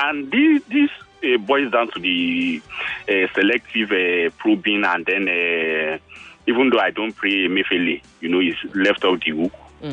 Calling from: Ekwe, Imo, Nigeria; I'm calling from Ekwe.

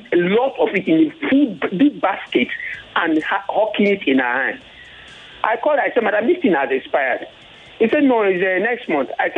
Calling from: Akute, Ogun, Nigeria; I am calling from Akute.

